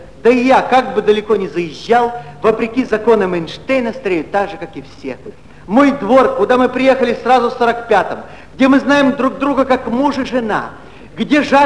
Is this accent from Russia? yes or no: no; Odesa, Odesa Oblast, Ukraine; Мы, одесситы, один коллектив, одна семья, одна компания. Мы живем в одном доме